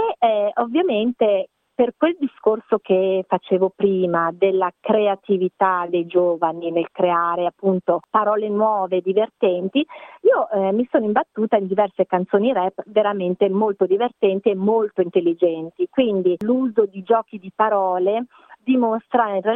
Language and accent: Italian; Milan, Lombardy, Italy; accent: Milanese; now in Australia; io continuo a dire che l'accento milanese non si sente, ma gli altri che non sono di Milano mi dicono no, anche tu hai un accento.